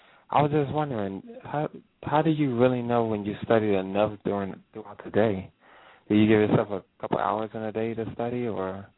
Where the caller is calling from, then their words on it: Miami, Florida, United States; I'm calling from Miami.